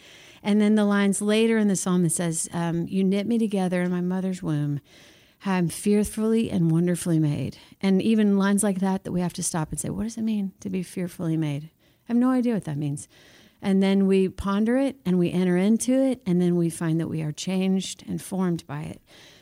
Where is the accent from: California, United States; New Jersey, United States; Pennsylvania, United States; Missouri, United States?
Missouri, United States; now in Nashville, United States; I grew up in Missouri, moved to Nashville, was really intrigued by all the music culture there